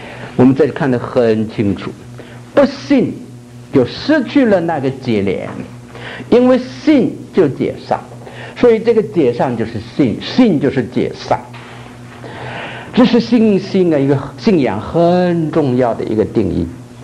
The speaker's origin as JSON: {"language": "Chinese", "region": "North China", "country": "China", "tie": "born or raised there", "said": "在我的家乡华北，这个有一种树叫做酸楂，"}